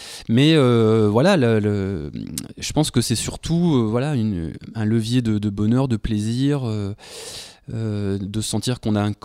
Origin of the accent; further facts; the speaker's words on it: Bourgogne-Franche-Comté, France; mon village natal, dans la Nièvre, donc je suis bourguignon. Et dans ce village, c'est un petit village de 1200 habitants